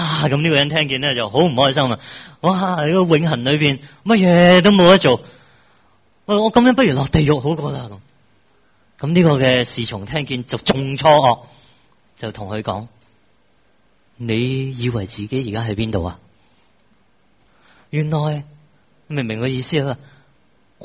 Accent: Hong Kong; 我哋香港人好中意玩过山车，

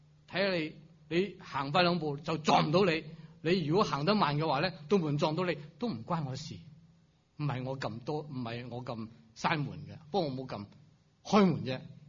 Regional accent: China; 三个我们的广东话我们中国人的成语我觉得是可以描写得到的

